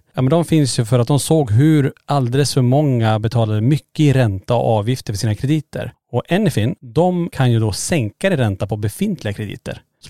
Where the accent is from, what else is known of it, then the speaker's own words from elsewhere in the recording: Norrland, Sweden; Alltså jag är ju från Norrland.